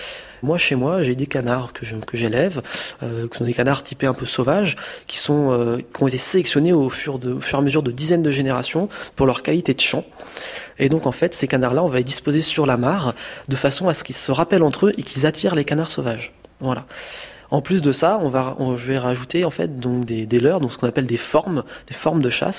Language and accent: French; Nantes, Pays de la Loire, France; born there; j'ai 21 ans, je suis chasseur. Je suis né à Nantes, j'habite actuellement dans la banlieue nantaise, juste à côté du lac de Grandlieu, le plus grand lac de plaine de France.